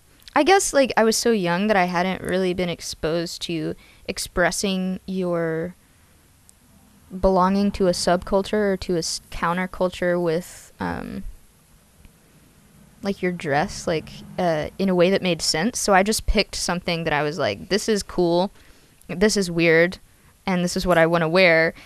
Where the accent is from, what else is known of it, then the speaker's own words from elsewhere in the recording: Tennessee, United States; because I grew up in Tennessee and it would have been taboo otherwise.